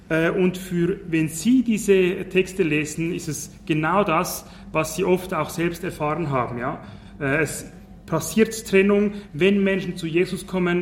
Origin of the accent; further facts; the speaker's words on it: Zurich, Switzerland; accent: Zurich German; Berndeutsch kann ich leider nicht, obwohl meine beiden Grossväter eigentlich aus Bern kommen. Aber ich bin in Zürich aufgewachsen. Und darum ich hoffe ich, es ist auch in Ordnung, wenn ich Zürichdeutsch rede.